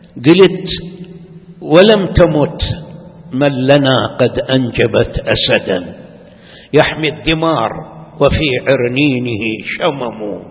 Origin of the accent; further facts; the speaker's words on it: Iraq; باعتباري أنا عراقي المولد والمنشأ